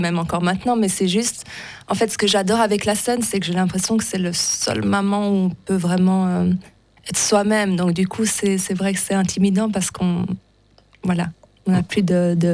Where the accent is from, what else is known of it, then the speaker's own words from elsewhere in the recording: Geneva, Switzerland; vu qu'on est de Genève.